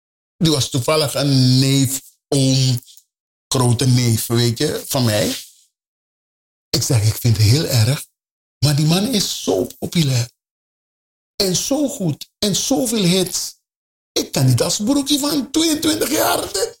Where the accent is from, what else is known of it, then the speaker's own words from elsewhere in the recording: Suriname; now in Netherlands; Ik kom september uit Suriname naar Nederland. En november is Suriname onafhankelijk.